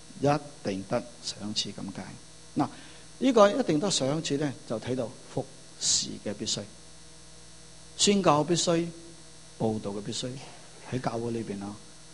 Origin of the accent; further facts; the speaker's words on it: China; 好，我哋中国人呢